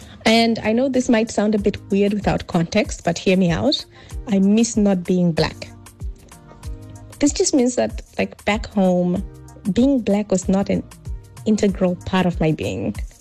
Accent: Namibia; now in United States; So the biggest difference between growing up in Namibia and living in Florida is probably how divisive the politics are.

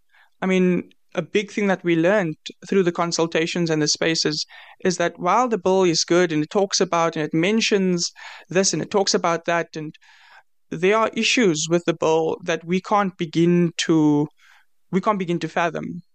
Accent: South Africa

